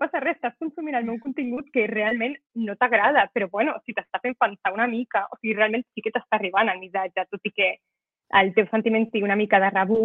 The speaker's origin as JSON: {"language": "Catalan", "town": "Cerdanyola del Vallès", "region": "Catalonia", "country": "Spain", "said": "jo soc de Cerdanyola del Vallès i no és una ciutat gaire gran i és una miqueta bombolla."}